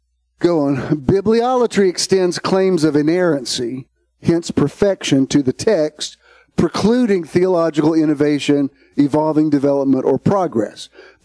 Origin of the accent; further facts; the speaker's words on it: the South, United States; look, I love the South. I'm from the South. I was born right here.